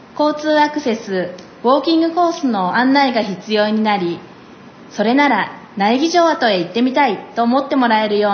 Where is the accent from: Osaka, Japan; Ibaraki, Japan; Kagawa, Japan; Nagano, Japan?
Nagano, Japan; 私は長野県出身なので